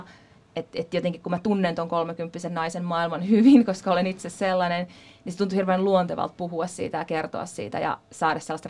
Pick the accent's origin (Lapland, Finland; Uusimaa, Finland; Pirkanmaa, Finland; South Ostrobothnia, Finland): Uusimaa, Finland; Espoo; niin mä asuin Lauttasaaressa. Nyt mä en enää asu siellä, mutta pitkään asuin, en ole siis kotoisin sieltä tai mitään, vaan sieltä vielä porvarillisemmasta Espoosta olen kotoisin.